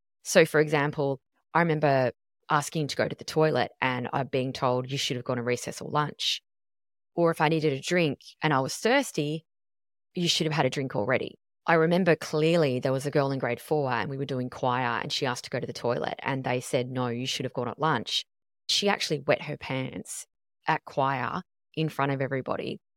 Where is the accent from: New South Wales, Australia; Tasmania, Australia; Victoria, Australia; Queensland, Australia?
Tasmania, Australia; And so I grew up in Tassie and she would always have the door open and the windows open.